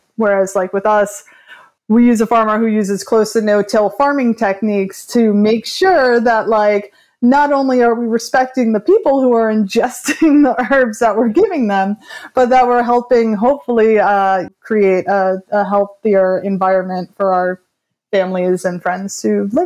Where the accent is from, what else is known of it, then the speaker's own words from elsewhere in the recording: Brooklyn, New York, United States; I mean, I'm from Brooklyn. I grew up on pizza and bagels.